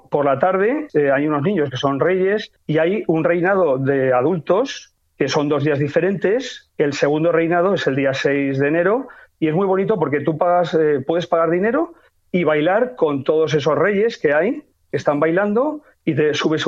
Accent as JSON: {"language": "Spanish", "town": "Caudete", "region": "Castilla-La Mancha", "country": "Spain", "tie": "born or raised there", "said": "en mi pueblo en concreto, en Caudete, en Albacete"}